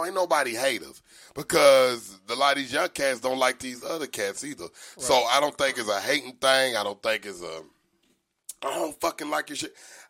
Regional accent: Nashville, Tennessee, United States; I'm from Nashville, and I've always been the type of cat that can understand both.

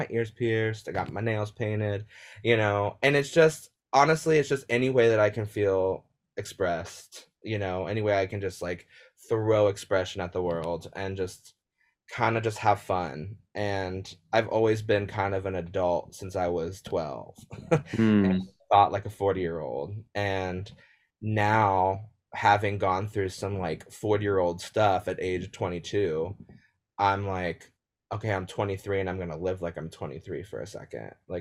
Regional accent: Carlisle, Ohio, United States; actually, it was … who was like, from Carlisle, Ohio. And I was like, that is not the name of my hometown. Not Carlisle, but okay.

